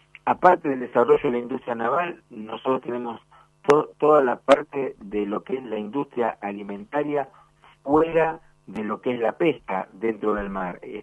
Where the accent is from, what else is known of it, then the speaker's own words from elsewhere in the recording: Argentina; que si somos los argentinos que queremos explotar